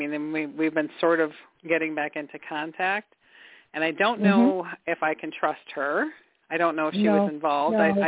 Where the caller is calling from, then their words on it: Michigan, United States; Michigan.